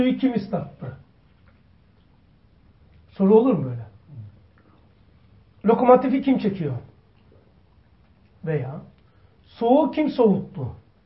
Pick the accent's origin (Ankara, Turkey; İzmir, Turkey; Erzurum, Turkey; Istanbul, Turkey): Istanbul, Turkey; en terörün, en anarşistin 80 ihtilalinden önce en cavcav döneminin en cavcav İstanbul bölgesinde büyüdüm. Kasımpaşa Hasköy.